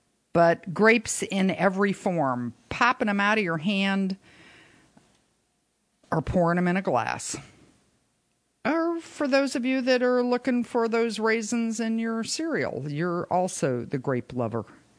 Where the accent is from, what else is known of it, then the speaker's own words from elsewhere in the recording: Florida, United States; not just for the Memorial Day parade that we had in the little town I grew up in Pinellas County